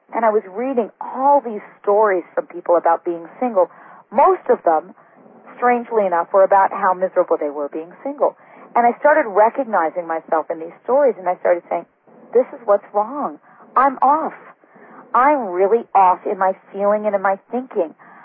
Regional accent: California, United States; This was a very strange thing for a girl growing up in California to hear.

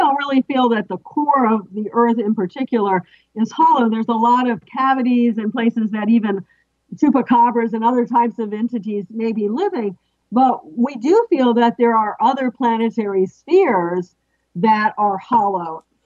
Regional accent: Florida, United States; I mean, I grew up off near Florida

